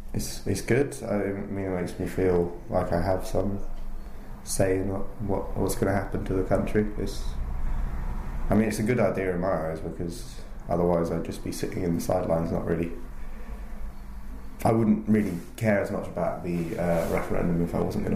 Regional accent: England, United Kingdom; I'm very English

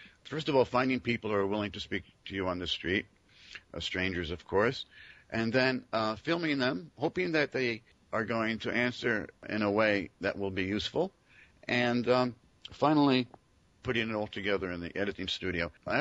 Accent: New Jersey, United States; now in France; I'm originally from New Jersey, USA. I first came to France in 1966, and then in 76 I came more or less permanently and created a language school in the south of France.

